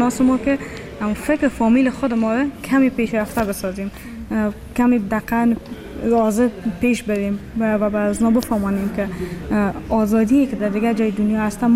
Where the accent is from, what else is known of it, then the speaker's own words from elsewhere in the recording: Afghanistan; مردم تا میشنون که ما افغان هستیم از ما فرار میکنن.